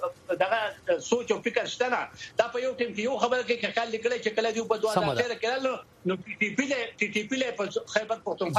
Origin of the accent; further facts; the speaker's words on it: Afghanistan; زه افغان یم یعنی زه افغان یم